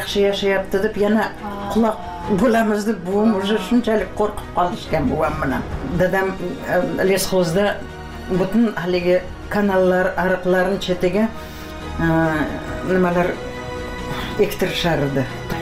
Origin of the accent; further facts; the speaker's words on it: Piskent, Tashkent Region, Uzbekistan; Men shu yerlarda tug'ilganman-da. Eshik deraza bo'lmagan. Piskentda, ha, garnak degan yer bor edi, leshoz degan.